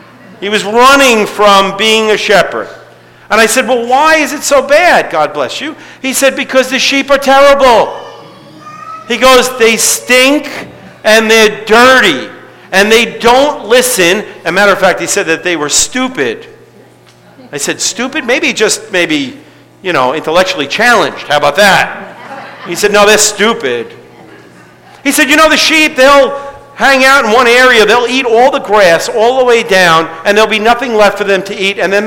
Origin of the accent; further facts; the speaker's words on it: Staten Island, New York, United States; I grew up in Staten Island, and although we had some wildlife, we did not have many sheep